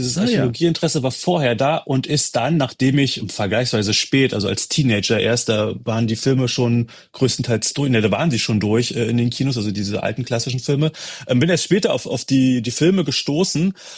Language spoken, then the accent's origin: German; Brandenburg, Germany; born or raised there